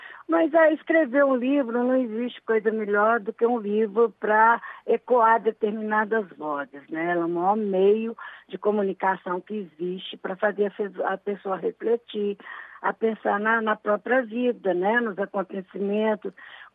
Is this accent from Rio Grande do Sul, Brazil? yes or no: no; Minas Gerais, Brazil; eu sou mineira, né?